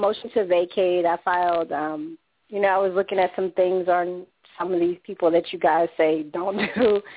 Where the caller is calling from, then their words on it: Chicago, Illinois, United States; from Chicago, and I'm calling you because I have a foreclosure case